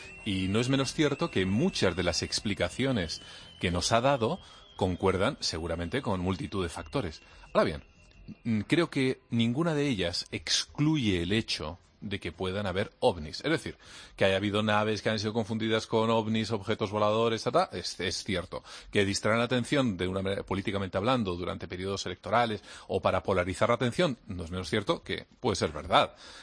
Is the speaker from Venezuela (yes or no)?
no; Chile; Yo me crié en Chile, un sitio por antonomasia, donde los ovnis han aparecido.